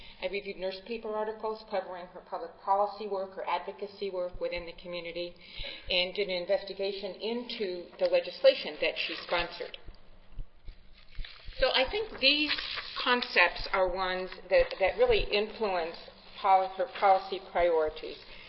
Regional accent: Tacoma, Washington, United States; I am from Tacoma Pierce County. That is about 30 miles or so south of the city of Seattle.

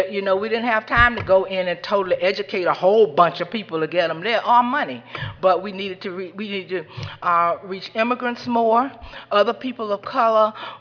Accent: the South, United States; because I grew up in the South where we were taught in black families racial pride.

